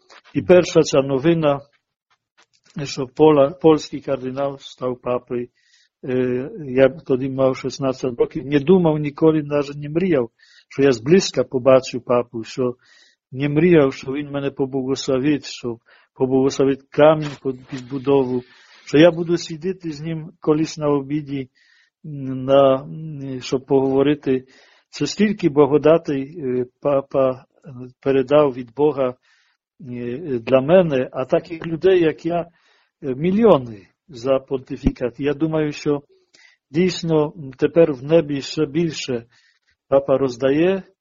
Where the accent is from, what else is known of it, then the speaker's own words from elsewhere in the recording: Zaporizhzhia, Zaporizhzhia Oblast, Ukraine; І я там говорю, що я з Запоріжжя і так далі.